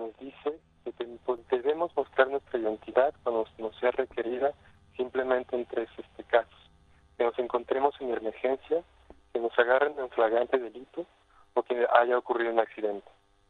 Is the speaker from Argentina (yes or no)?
no; Mexico; Yo soy mexicano, yo no tengo papeles para ir a Estados Unidos.